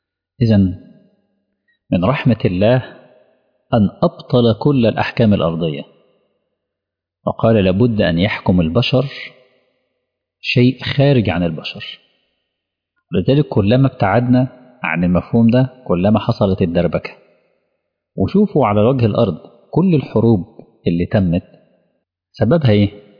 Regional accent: Egypt; عندي انا كمصري

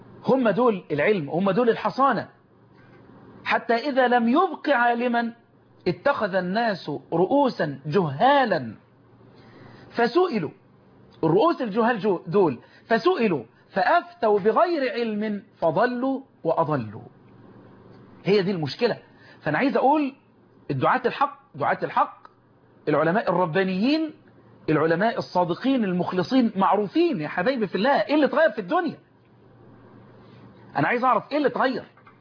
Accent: Egypt; اللهم احفظ بلدنا مصر وسائر بلاد المسلمين.

